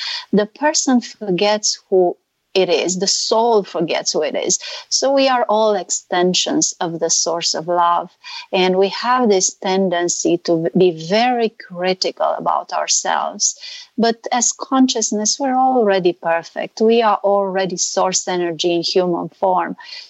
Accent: Romania; English is a second language; I'm not Hungarian. I'm from Romania

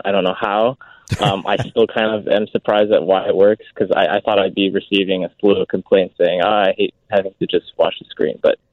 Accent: Acton, Massachusetts, United States; also born or lived in Canada; A little town called Acton. Acton, Massachusetts, and I lived there. I lived there and grew up since I was 11. So I kind of pretty much consider that my childhood. I don't really remember too much of Canada

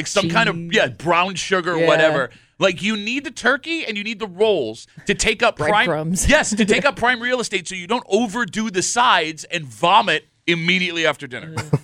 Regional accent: United States; I don't care what turkey costs. I'm paying for the turkey. I'm an American, damn it.

